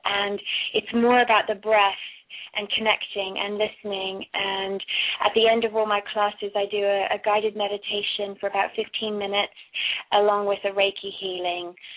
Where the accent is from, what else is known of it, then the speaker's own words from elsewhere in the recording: South East England, United Kingdom; born there; moved away; also born or lived in Cornwall, England / Florida, United States; I was born in Kent. In London, and I went to boarding school in Cornwall, which is the southwest of England. And then in 93, we moved to Florida. And then I lived in Colorado, Chicago, New York, San Fran